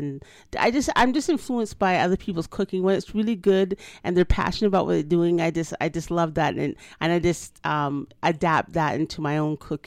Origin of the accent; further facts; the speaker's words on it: Jamaica; Like, being from our culture, like just being Jamaican people, they love, they're always cooking.